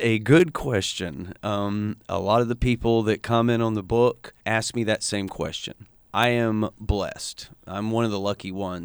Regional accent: Pensacola, Florida, United States; I've lived in Pensacola my entire life.

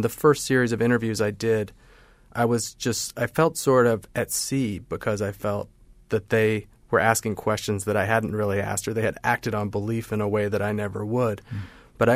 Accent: Salt Lake City, Utah, United States; it's clear that growing up in Salt Lake influenced my curiosity about this church

